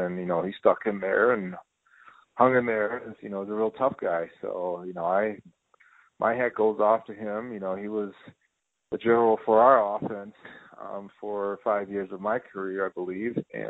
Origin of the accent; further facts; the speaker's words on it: New York, United States; now in Wisconsin, United States; I'm sorry, I didn't grow up in Wisconsin. We grew up in New York together